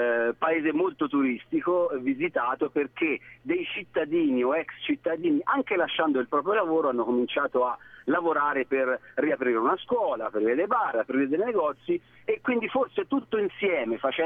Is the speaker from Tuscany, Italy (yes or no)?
yes; Petroio, Tuscany, Italy; Petroio è il mio paese, tra l'altro, dove sono nato e sono cresciuto.